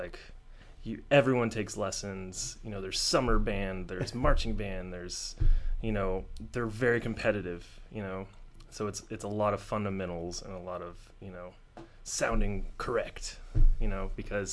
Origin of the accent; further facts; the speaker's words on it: Texas, United States; I'm from Texas originally.